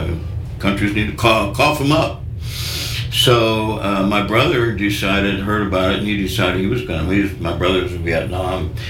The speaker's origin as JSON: {"language": "English", "town": "St. Charles", "region": "Missouri", "country": "United States", "tie": "born or raised there", "said": "I grew up sitting next to my father in Emmanuel Lutheran Church in St. Charles, Missouri. It's my hometown."}